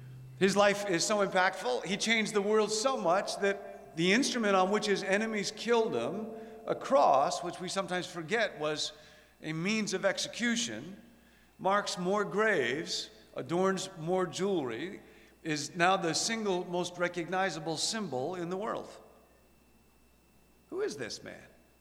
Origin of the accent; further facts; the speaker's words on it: Rockford, Illinois, United States; thank you, Lisa, for those very kind words about Rockford, Illinois, which is my hometown. Actually, at the church where I grew up, Temple Baptist Church